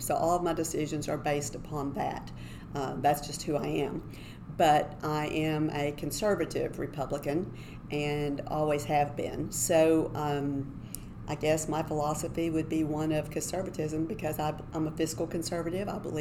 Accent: Denison, Texas, United States; We've been in Collin County for about 40 years, and I grew up in Denison, north of here. So my husband and I are both native Texans, and our family's been in Texas 189 years.

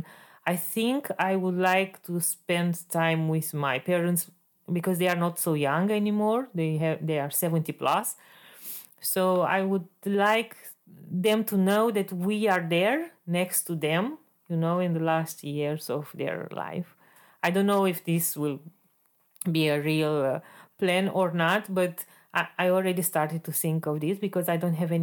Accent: Romania; he knows that I come from Romania

